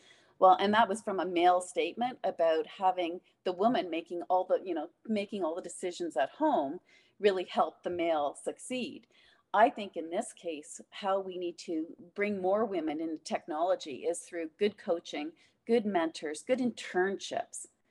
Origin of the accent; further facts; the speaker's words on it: Campbellford, Ontario, Canada; I was raised again in Campbellford, Ontario. Like, our population was 3,500 people, and that was counting all the outskirts of all the country kids that got bused in.